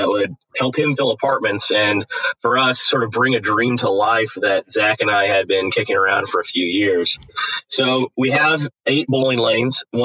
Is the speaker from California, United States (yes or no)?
yes; Los Angeles, California, United States; now in San Diego, United States; And I just recently moved to San Diego. I grew up in the Los Angeles area.